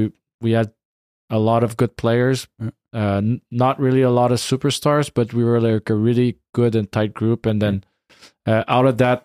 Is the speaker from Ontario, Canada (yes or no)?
no; Sherbrooke, Quebec, Canada; And then I got traded to my hometown in Sherbrooke.